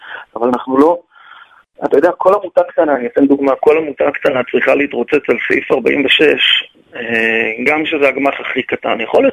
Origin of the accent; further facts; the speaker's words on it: Alma, Northern District, Israel; אני תושב הגליל, תושב הפריפריה, גדלתי באלמה, היום אני גר במושב צפחות.